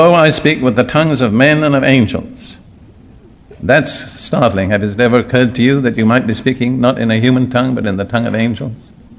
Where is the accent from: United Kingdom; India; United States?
United Kingdom; now in Jerusalem; I don't want to seem critical, but I am British. I mean, I grew up in this nation.